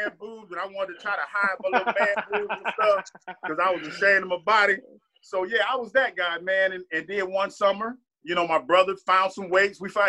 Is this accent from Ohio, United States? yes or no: yes; Ohio, United States; growing growing up in Ohio